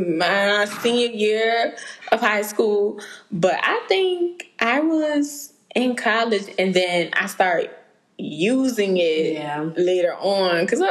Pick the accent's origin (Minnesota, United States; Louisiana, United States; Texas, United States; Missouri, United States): Louisiana, United States; New Orleans; So I'm like, I'm from New Orleans.